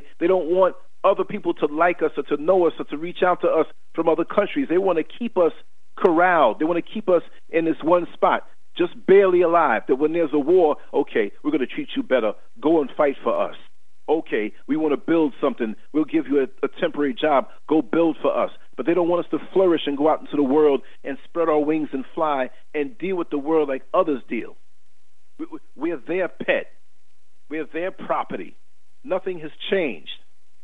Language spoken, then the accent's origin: English; Chicago, Illinois, United States; I'm from Chicago.